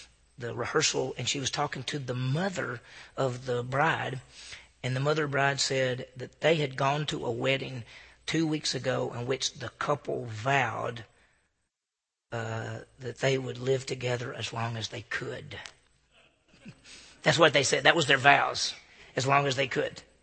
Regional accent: Meridian, Mississippi, United States; I knew one person whose mother and daddy were divorced in my hometown. And Meridian, Mississippi is 40,000 people. It's not a little town. At least for Mississippi, it's not a little town.

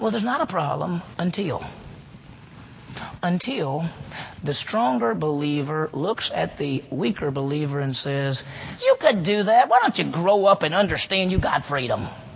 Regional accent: Mississippi, United States; In fact, when I grew up in Mississippi and I started being involved with some churches or being involved with the church, I met people who said any dancing at all is wrong.

